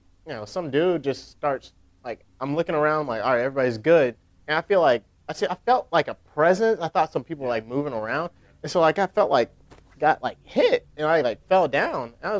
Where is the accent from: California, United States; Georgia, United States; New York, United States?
Georgia, United States; Atlanta; you know, I'm from Atlanta, Georgia, you know, so many miles away from Japan.